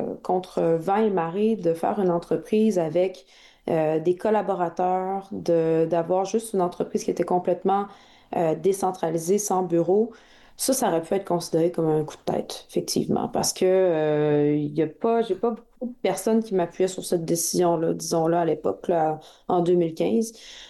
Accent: Quebec City, Quebec, Canada; Moi, je viens de Québec.

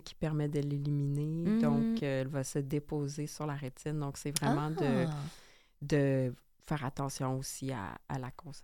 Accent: Quebec City, Quebec, Canada; moi, je viens de la ville de Québec.

